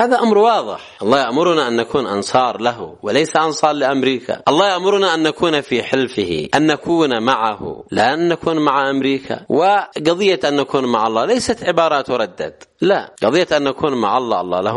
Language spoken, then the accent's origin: Arabic; Yemen; كثير من العلماء حتى هنا عندنا في اليمن يودون أن بإمكانهم أن يبينوا